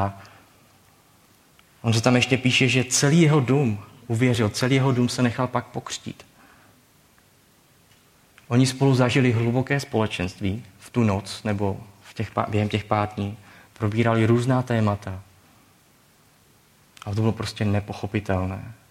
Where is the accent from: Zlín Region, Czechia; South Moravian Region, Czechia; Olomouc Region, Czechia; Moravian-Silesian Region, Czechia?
Moravian-Silesian Region, Czechia; now in Hradec Králové, Czechia; já pocházím z prostředí, pocházím ze Slezska. A před 10 lety, když jsem tam ještě bydlel a pak jsem opouštěl tenhle ten region, abych začal tady školu a pak tady zůstal bydlet